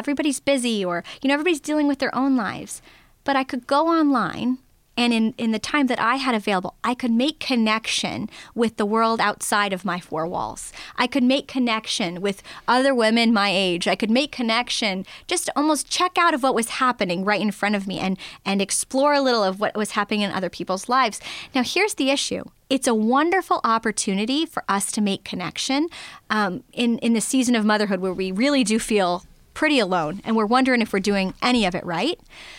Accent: Oklahoma City, Oklahoma, United States; I am originally from Oklahoma City, and I honestly thought I was going to marry a pastor

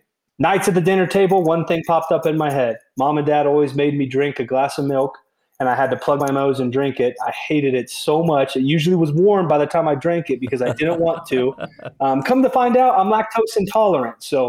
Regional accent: Wiggins, Colorado, United States; So I'm very, very fortunate to say I'm from Wiggins, Colorado.

